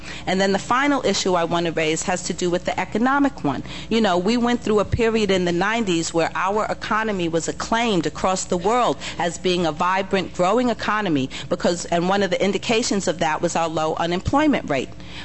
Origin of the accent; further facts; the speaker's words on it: New York, United States; You all are directly across from my home state of New York